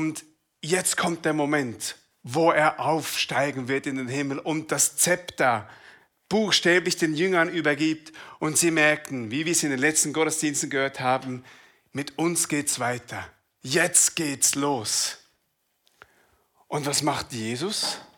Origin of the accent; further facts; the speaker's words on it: Thun, Bern, Switzerland; ich bin in Thun geboren und aufgewachsen